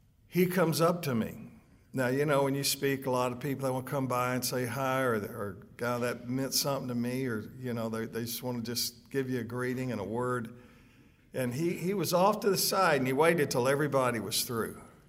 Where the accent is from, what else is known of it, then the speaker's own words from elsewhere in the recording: Alabama, United States; now in Colorado, United States; It's great to be in the South. I grew up in Alabama. I live in Colorado, but Alabama's my home.